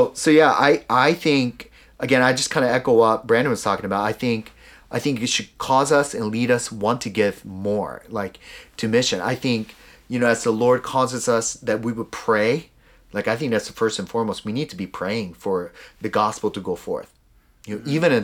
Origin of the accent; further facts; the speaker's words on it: Japan; growing up in Japan, the plate didn't go around.